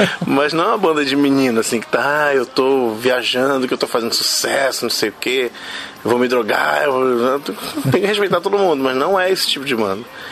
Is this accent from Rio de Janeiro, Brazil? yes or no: yes; Rio de Janeiro, Brazil; Eu sou carioca, mas sou filho de dois cearenses, fortes, né, que foram para o Sudeste